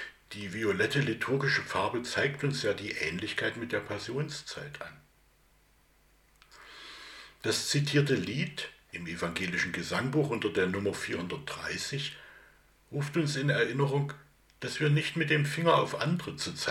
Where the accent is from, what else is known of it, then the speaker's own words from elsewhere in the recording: Roßwein, Saxony, Germany; ich komme aus Roßwein.